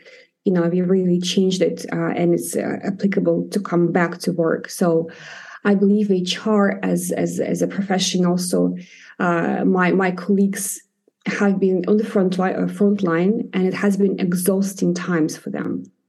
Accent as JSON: {"language": "English", "country": "Ukraine", "tie": "born or raised there", "said": "I was raised in Ukraine"}